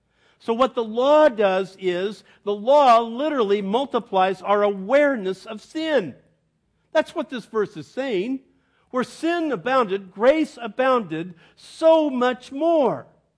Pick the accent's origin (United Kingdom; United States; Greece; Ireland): Ireland; And I said, "No, I'm Irish."